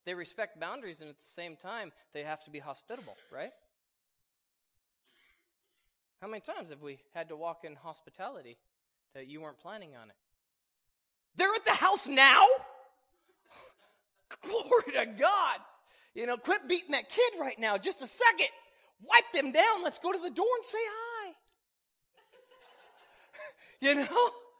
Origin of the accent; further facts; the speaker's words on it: the South, United States; You from the South? I'm from the South.